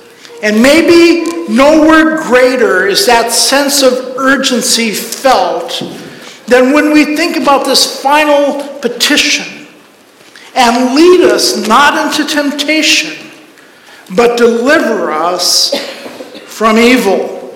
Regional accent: Pakistan; Growing up in Pakistan, it took 2 weeks for an airmail letter to get from Pakistan to the U.S.

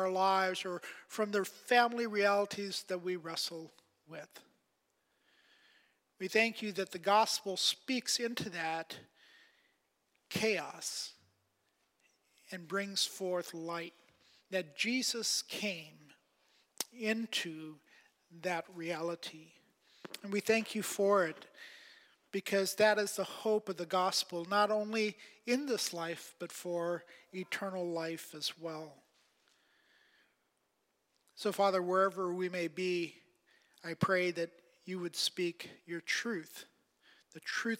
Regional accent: Pakistan; one of my favorite night in growing up in Pakistan was Christmas Eve, because Christmas Eve was actually different and special for us

